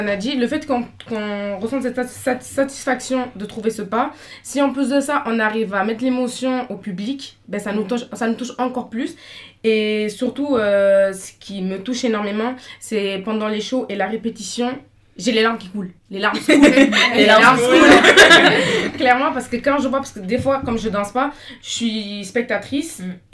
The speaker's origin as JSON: {"language": "French", "country": "Portugal", "said": "comme je suis portugaise, ben, je comprends ce qu'elle raconte. Et en gros, ça nous représente parce qu'en gros, on vient des quartiers."}